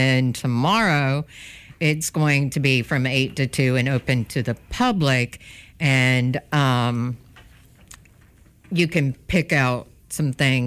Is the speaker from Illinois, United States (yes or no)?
no; Theodore, Alabama, United States; I grew up in Theodore